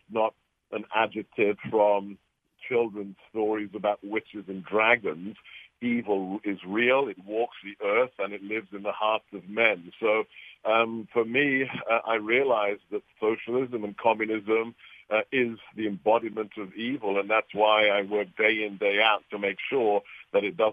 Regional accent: England, United Kingdom; now in United States; I grew up under Margaret Thatcher in the UK, was born and bred in England, and then watched Ronald Reagan on the other side of the Atlantic bring America back to its rightful place as the shining city on the hill.

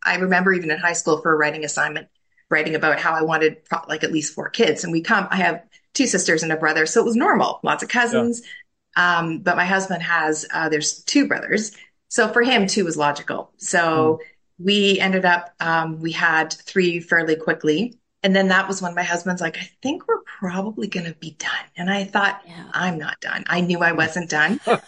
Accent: Edmonton, Alberta, Canada; born there; I was born in Edmonton.

